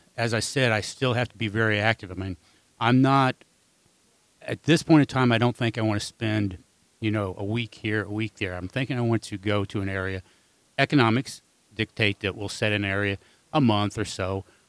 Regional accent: Missouri, United States; also born or lived in Carolinas; We grew up, both of us, central. We grew up in Missouri. We've had the opportunity in our life to live 20 plus years, basically raise our family in the Carolinas.

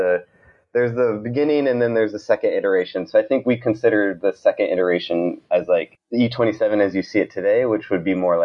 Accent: Montana, United States; So I grew up in Montana. So I don't really come from a typical background in terms of like Silicon Valley, New York City, or anything like that.

